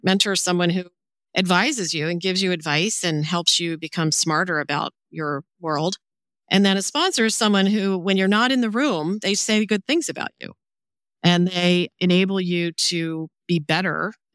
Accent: New Jersey, United States; So I guess just as a quick description, I grew up in New Jersey and I was an only child, but I was part of a large Italian family, so extended large Italian family.

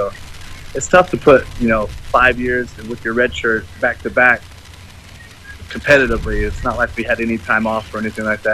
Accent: Oklahoma, United States; Well, my mom and dad both moved to Oklahoma, but I grew up on the Osage Nation Reservation

